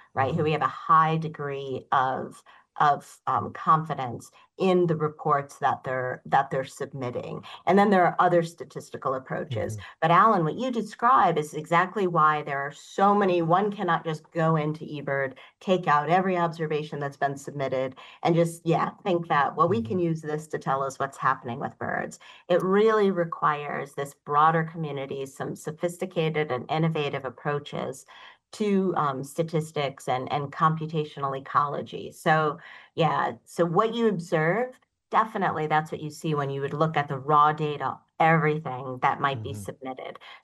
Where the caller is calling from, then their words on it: Ithaca, New York, United States; Fortunately, I'm calling in from Ithaca, New York today